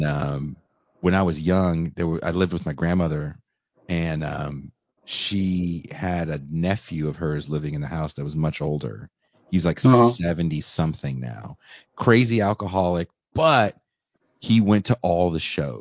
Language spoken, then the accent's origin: English; California, United States; And it was local bands, of course, because I'm from the Bay Area.